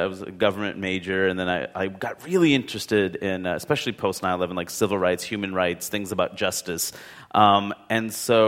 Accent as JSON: {"language": "English", "town": "Queens", "region": "New York", "country": "United States", "tie": "born or raised there", "said": "because I grew up in Queens, and, you know, we live in Queens, and I went to college in Maine, which is very different."}